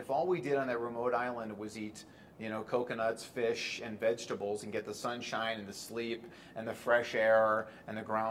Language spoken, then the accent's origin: English; Chicago, Illinois, United States; They're coming from Canada, Minnesota, my hometown of Chicago, a lot of people from Seattle, Portland.